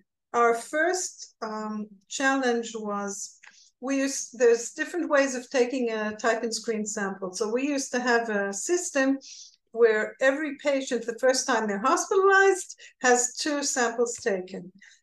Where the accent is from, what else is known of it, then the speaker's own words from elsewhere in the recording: Israel; also born or lived in New Zealand; Actually, I was born in New Zealand, but I come from Israel and I live near Tel Aviv.